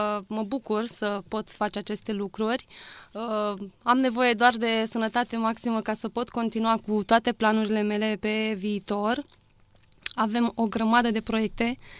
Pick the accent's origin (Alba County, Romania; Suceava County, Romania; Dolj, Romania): Suceava County, Romania; Câmpulung Moldovenesc; m-am născut în 1990 la Câmpul Moldovenesc. Am făcut acolo școala generală și liceul la grup școlar numărul 1.